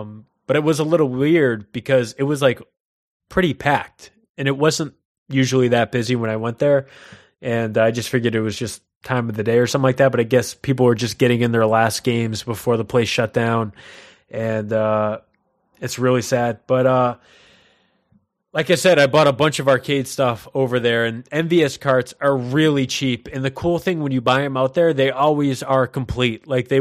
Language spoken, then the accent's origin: English; United States; that's not always the case when you're dealing with being an American in Japan